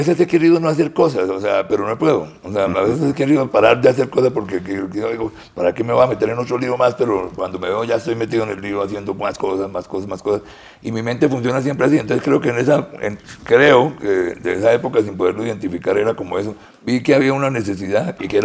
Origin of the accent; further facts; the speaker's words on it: Santander, Colombia; now in Cartagena, Colombia; culturalmente las personas que venimos de Santander, de las parceras o de la Tiplana, nos cuesta trabajo, es un choque cultural.